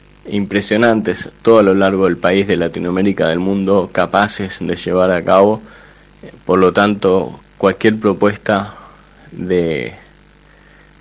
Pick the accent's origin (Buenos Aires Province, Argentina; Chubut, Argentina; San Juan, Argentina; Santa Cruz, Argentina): Santa Cruz, Argentina; Río Gallegos; also born or lived in Mendoza; now in Buenos Aires, Argentina; Yo vivo en Capital Federal, pero me crié en Río Gallegos, Santa Cruz, pero nací en la provincia de Mendoza